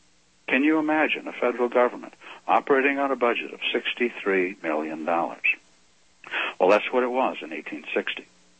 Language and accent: English; Maine, United States; And I come from Maine, and I didn't realize that I was one of the aggressors